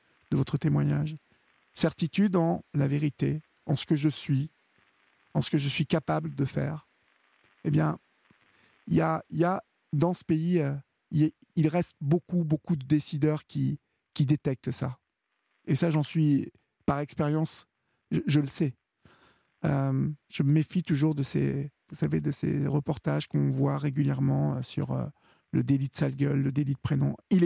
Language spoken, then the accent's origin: French; Évreux, Normandy, France; je suis normand. C'est pour ça que je vous ai dit Évreux tout à l'heure. Mais je suis né dans une petite ville de province et j'ai su aussi, moi, petit bouseux d'Évreux